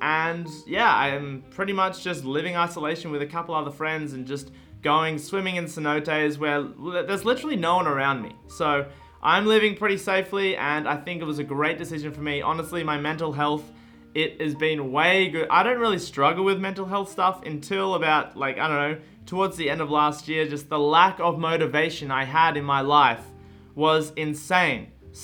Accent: Australia; I grew up in Australia.

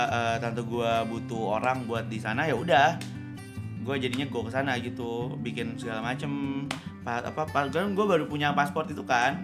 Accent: Bekasi, West Java, Indonesia; umur 24 tahun, asal saya dari Bekasi.

